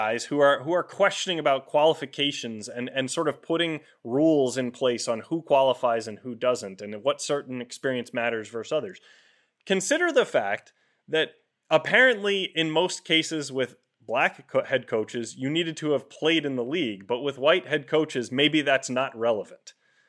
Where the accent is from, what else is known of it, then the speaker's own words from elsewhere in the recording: Northeast, United States; Maybe it's because I'm from Northeast.